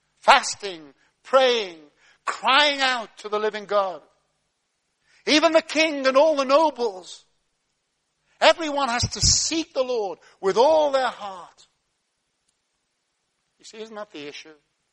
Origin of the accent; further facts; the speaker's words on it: United Kingdom; I know we're British and middle class, so we don't say amen.